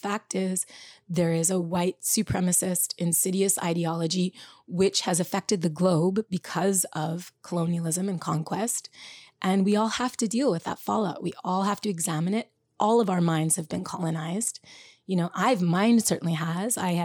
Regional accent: Canada; now in United States; people find out I'm from Canada

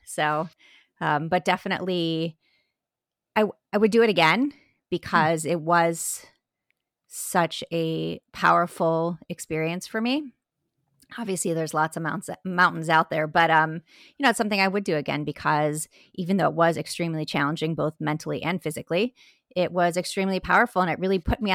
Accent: Florida, United States; But, you know, I'm from Florida, sleeping in the tent at night. It was really cold.

